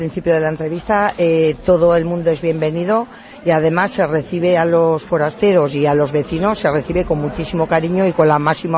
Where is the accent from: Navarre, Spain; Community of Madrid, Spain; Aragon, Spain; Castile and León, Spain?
Navarre, Spain; Hombre, como buenos riberos, somos navarros